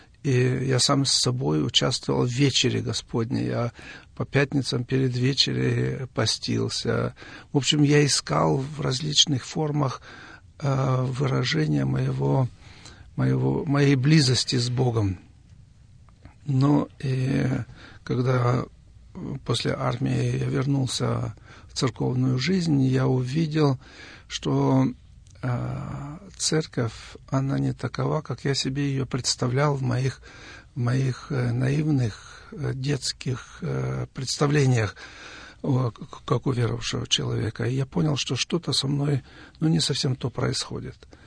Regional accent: Kyrgyzstan; also born or lived in Siberia, Russia / Kazakhstan; now in Germany; Я родился в Сибири в 1950 году. Потом мои родители переехали с нами, маленькими детьми, в Казахстан. Из Казахстана, после того, как отец освободился из тюрьмы, мы переехали в Киргизию. А из Киргизии уже, будучи женатым, семейным человеком, я переехал в Литву.

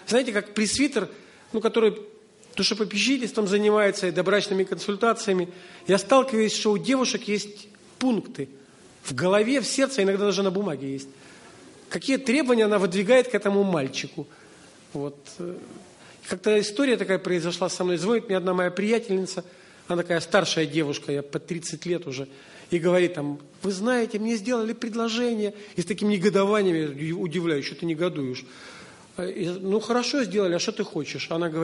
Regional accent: Abkhazia, Georgia; moved away; also born or lived in Minsk, Belarus; Я родился и вырос в Абхазии. Абхазия – это часть Грузии, бывший Советский Союз, страна Черного моря находится, там, где горы и море.

